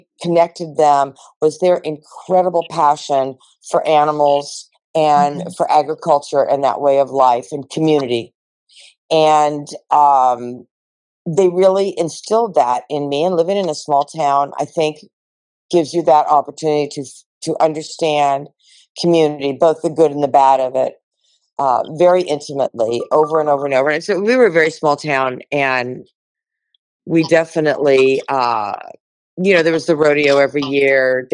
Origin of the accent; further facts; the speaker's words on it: Brawley, California, United States; also born or lived in Yuma, Arizona; I was born in Yuma, Arizona, and I was raised in a very small agricultural town, Brawley, California, in the Imperial Valley, on the inland tip of California.